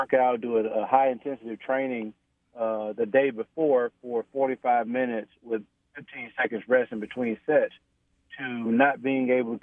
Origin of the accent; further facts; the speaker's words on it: Union Springs, Alabama, United States; now in Huntsville, United States; but I'm from Bullock County, Union Springs, Alabama, small okay. rural community in central Alabama.